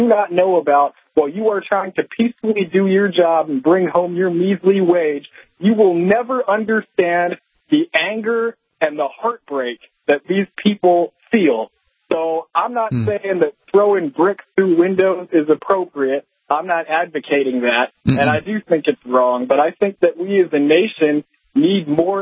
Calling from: Texas, United States; from Texas.

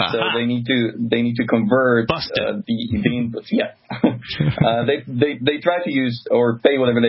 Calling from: Singapore; No, I'm actually calling from Singapore

